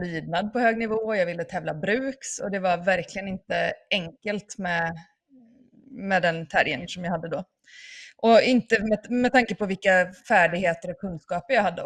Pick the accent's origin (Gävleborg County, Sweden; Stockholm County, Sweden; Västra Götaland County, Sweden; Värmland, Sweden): Västra Götaland County, Sweden; Gothenburg; also born or lived in Norway; Jag kommer från Göteborg I Sverige och sen så bodde vi en sväng I Norge när jag träffade Thomas och sen har vi bott här utanför Örebro I Sverige I 13 år.